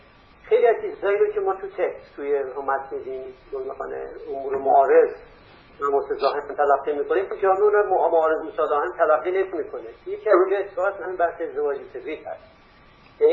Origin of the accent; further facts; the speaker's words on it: Kashan, Isfahan, Iran; چون من خود من کاشانی هستم